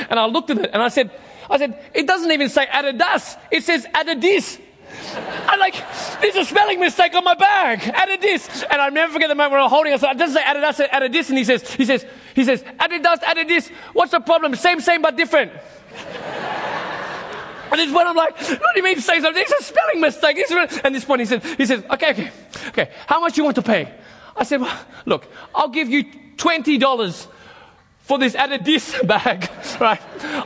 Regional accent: Australia; Where are you from? I said, Australia. Oh, I like people from Australia, my favorite people.

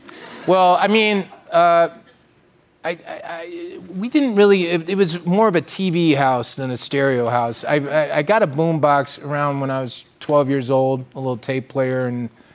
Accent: Kentucky, United States; Yeah, I mean, I grew up in Kentucky, so... thank you. It's just below the Mason-Dixon line.

